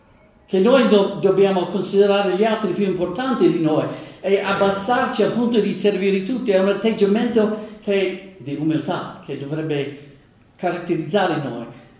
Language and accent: Italian; United States; non sapevo niente di calcio, scusate, ma sono cresciuto in America